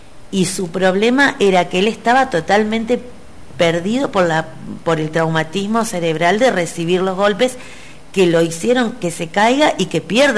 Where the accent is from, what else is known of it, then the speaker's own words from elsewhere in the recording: Santa Fe, Argentina; mi esposo Claudio, somos de Santa Fe.